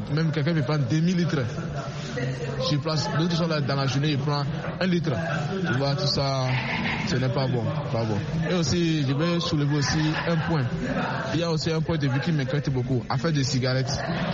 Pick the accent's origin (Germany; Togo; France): Togo; Ok, chez nous, au Togo, quand même, tout le monde va bien.